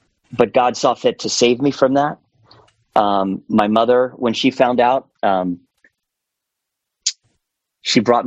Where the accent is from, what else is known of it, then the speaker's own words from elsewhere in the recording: Cocoa, Florida, United States; I was raised in Cocoa, Florida. I was the son of a rocket scientist and an entrepreneur and a mother who was an educator.